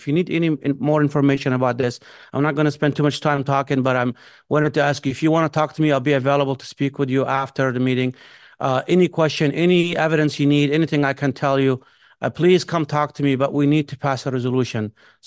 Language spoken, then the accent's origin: English; Ramallah, West Bank, Palestine; now in New Jersey, United States; I'm not from Gaza. I'm from the West Bank, which, you know, basically the town that I'm from is the Ramallah area in the West Bank.